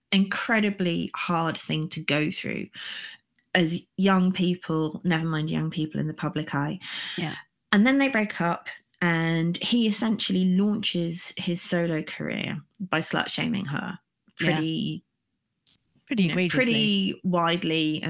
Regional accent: United Kingdom; especially as a Brit

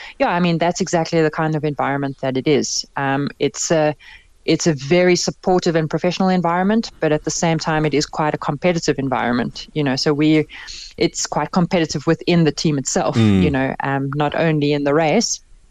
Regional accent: South Africa; You know, being a South African rider, I have the luxury of not having to perform to be selected for the Olympic Games

